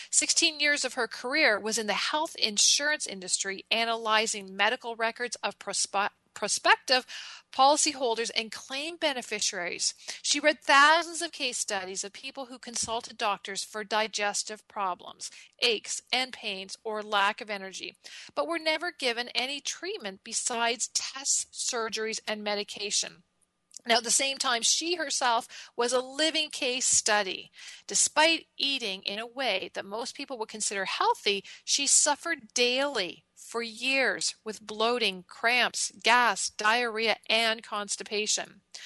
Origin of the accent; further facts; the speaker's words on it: Winona, Ontario, Canada; I'm up here in Canada. And my hometown is Winona, which we're in the Niagara region of Southern Ontario.